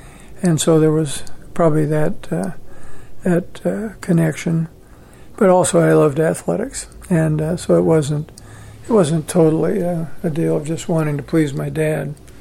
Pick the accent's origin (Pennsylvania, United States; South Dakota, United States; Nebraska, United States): Nebraska, United States; Hastings; So I eventually went to Hastings College, which was a small college here in my hometown.